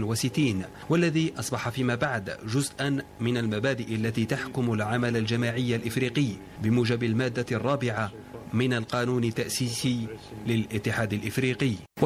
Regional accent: Algeria; إن بلدي الجزائر

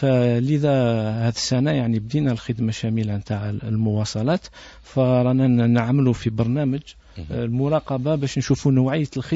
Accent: Algeria; يعني هنا عندنا في الجزائر

